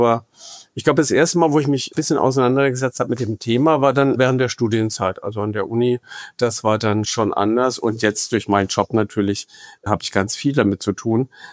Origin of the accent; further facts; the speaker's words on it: Rhineland-Palatinate, Germany; ich bin in der Südpfalz groß geworden